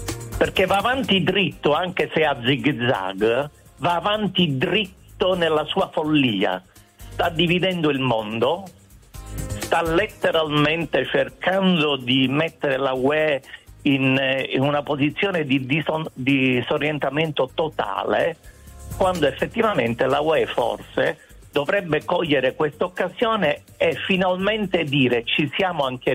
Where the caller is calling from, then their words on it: Bergamo, Lombardy, Italy; allora, io chiamo da Bergamo. Sono dall'accento, potete capire che non sono bergamasco. No, ma ormai da 40 anni sono qui e felicemente qui a Bergamo.